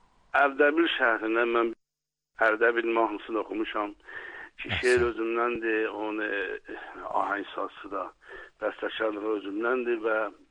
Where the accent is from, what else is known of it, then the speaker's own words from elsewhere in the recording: Mianeh, East Azerbaijan, Iran; now in Tehran, Iran; mən iftiharım olub ki, Türkəm, Azərbaycanlıyam, Miyana şəhrindənəm və yaşayışım təqribən 35 ildir ki, Tehranda Kərəşdə yaşayışım vardı.